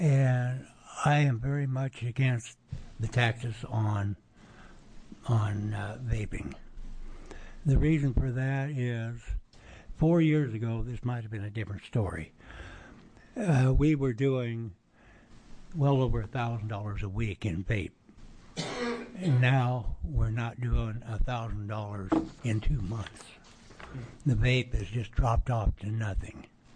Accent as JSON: {"language": "English", "town": "Jefferson", "country": "United States", "said": "I'm from Jefferson, which is 20 miles away."}